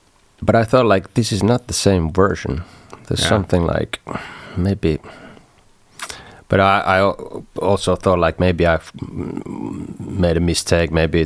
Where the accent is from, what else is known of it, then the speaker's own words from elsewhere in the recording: Kokkola, Central Ostrobothnia, Finland; I was living then in my hometown Kokkola, and there was this library.